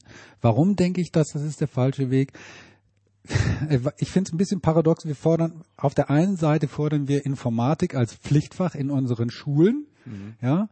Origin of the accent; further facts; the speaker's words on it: Ahaus, North Rhine-Westphalia, Germany; aus Ahaus, aus meiner Heimat, muss ich ein großes Kompliment machen